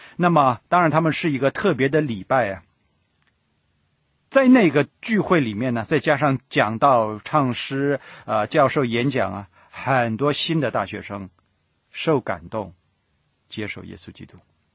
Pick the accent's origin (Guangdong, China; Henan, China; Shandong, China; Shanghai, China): Shandong, China; 我是山东人，我常觉得山东人呢很直啊，